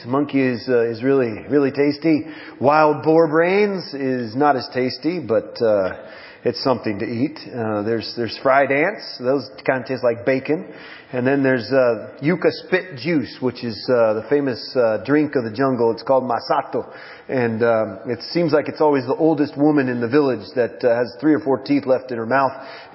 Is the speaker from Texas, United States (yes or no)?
no; Portland, Oregon, United States; now in Peru; We live in Peru. We're from Portland, Oregon. And we've been in the jungles of Peru for the last 8 years.